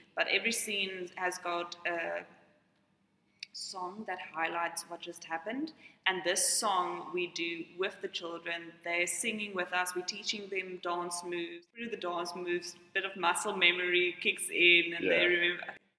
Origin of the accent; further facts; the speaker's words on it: Potchefstroom, North West, South Africa; I'm from Potchefstroom